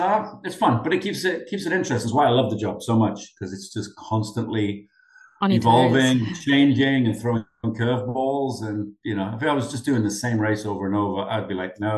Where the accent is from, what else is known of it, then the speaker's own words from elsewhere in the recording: Newcastle, North East England, United Kingdom; accent: Geordie; moved away; You wouldn't believe I'm a Geordie from the West End of Newcastle.